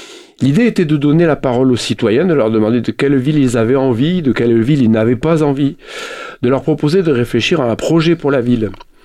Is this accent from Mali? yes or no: no; France; chez nous en France, les élections municipales approchent à grands pas